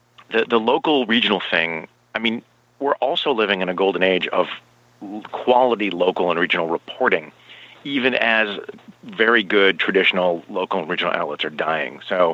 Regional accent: Vermont, United States; also born or lived in Paris, France; I grew up half in Vermont and half in Paris, France

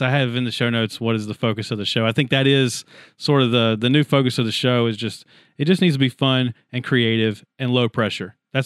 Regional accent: Anderson, South Carolina, United States; So I work in Greenville. I work in Greenville, and when I tell people I'm from Anderson

